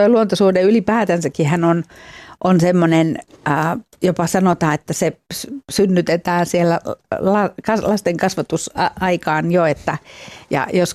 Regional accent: Lapland, Finland; Itse olen Lapista kotoisin

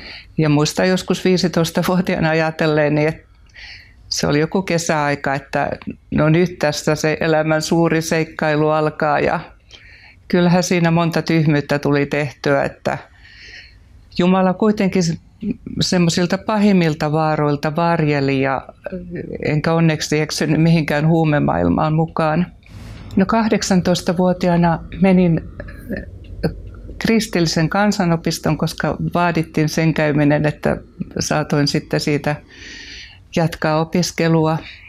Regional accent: Kemi, Lapland, Finland; ja kuulun Turun Vanvee-seurakuntaan. Syntyisin olen Kemistä.

